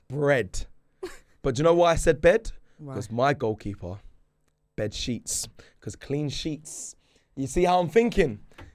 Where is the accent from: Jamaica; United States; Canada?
Jamaica; I'm Jamaican.